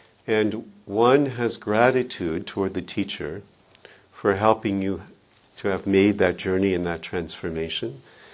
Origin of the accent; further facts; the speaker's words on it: United States; You know, I'm an average guy, I'm American, grew up in an Irish Catholic family.